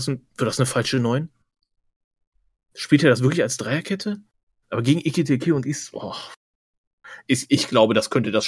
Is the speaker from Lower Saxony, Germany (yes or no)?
yes; Lower Saxony, Germany; now in Mainz, Germany; Ich bin in Südniedersachsen ja aufgewachsen, einfach auf dem Dorf.